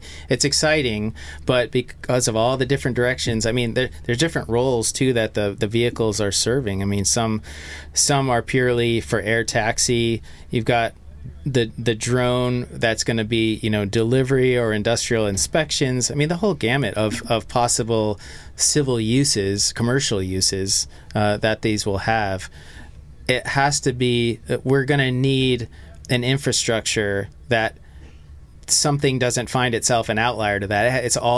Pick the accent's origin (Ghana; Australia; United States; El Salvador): United States; Kenosha, Wisconsin; also born or lived in North Chicago, Illinois; I was born in Kenosha, Wisconsin, raised here, and then moved across the state line, went to high school in North Chicago, Illinois, came here as a kid with my dad.